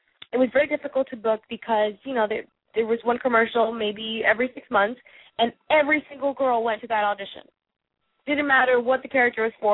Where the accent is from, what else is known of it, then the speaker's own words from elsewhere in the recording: Miami, Florida, United States; when I was growing up in Miami, there was almost no theatrical auditions.